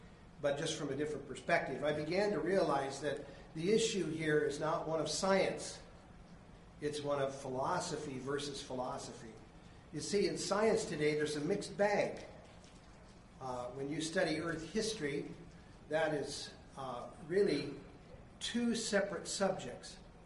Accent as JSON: {"language": "English", "region": "Montana", "country": "United States", "tie": "born or raised there", "said": "And I grew up in Montana near the Bighorn River and Littlehorn River, and used to ride my bike out after school and on weekends"}